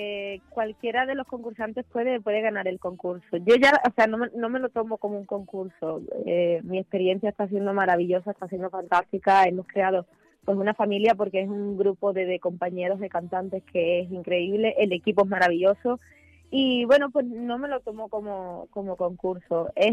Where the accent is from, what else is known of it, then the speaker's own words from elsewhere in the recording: Ayamonte, Andalusia, Spain; Sí, aquí en mi tierra, en mi pueblo, me hicieron hija predilecta y me hicieron una estatua